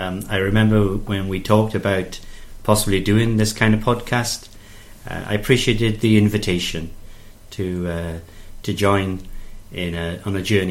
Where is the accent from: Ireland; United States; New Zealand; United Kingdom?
United Kingdom; Wales; As you can tell by my accent, I'm not German. I'm a very proud Welshman.